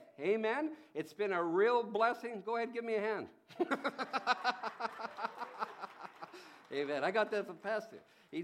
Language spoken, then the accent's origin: English; Canada; I'm a Canadian